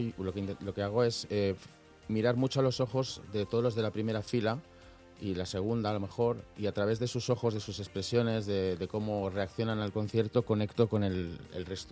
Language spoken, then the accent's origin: Spanish; Spain; como español, siempre digo que América Latina me ha hecho mejor persona.